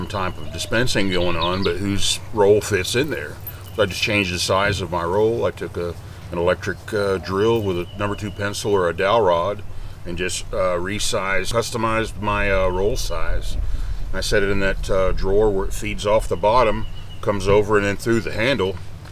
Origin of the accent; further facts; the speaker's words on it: Seguin, Texas, United States; We're from Seguin, Texas, and we are very new with Rockwood Mini Lights.